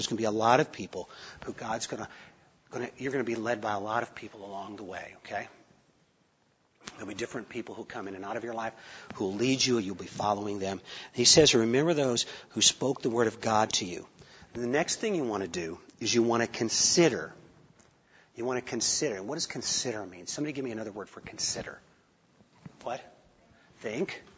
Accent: Chicago, Illinois, United States; I grew up in the Chicago area. When I get excited, you will hear that in my voice. So and I'm from Italian background, you know what I'm talking about here.

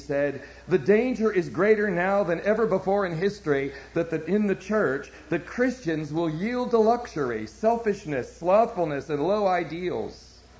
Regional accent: Dallas, Texas, United States; Now, you know I'm from Dallas, and so basically, before we get to our text, we have to look at the context.

